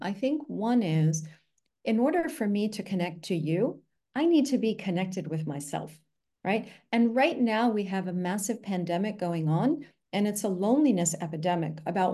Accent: Hauppauge, New York, United States; moved away as an adult; also born or lived in Manhattan; now in Basel, Switzerland; So I am from Basel. I'm living in Basel, Switzerland. I'm originally from Hauppauge, New York, and lived in Manhattan for many years. But about 10 years ago, I moved over to Switzerland for a job.

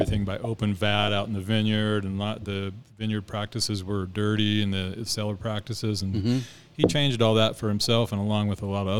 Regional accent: Utah, United States; I feel like I was born and raised in Utah, and I want to do this for the state of Utah.

